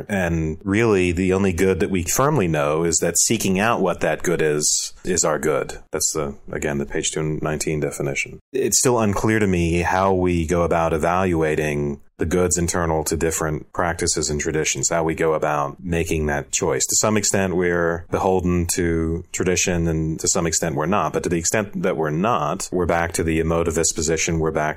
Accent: Georgia, United States; You do remember I'm from Georgia, right?

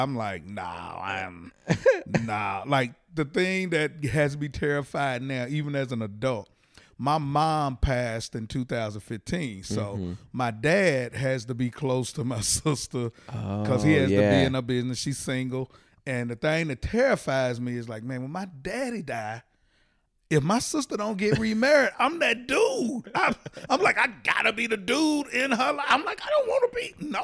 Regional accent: Fort Worth, Texas, United States; So we was born and raised in Fort Worth, little old Christian based.

